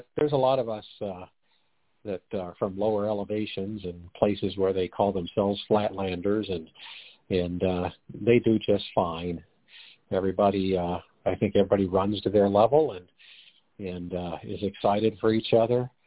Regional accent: Colorado Springs, Colorado, United States; moved away; So we always go to Colorado Springs every year, which I mentioned earlier, that's my hometown. It's where I grew up.

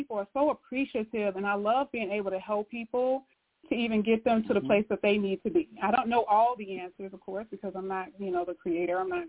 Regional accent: Chicago, Illinois, United States; now in Indiana, United States; I was born and raised in Chicago, but I live in Indiana.

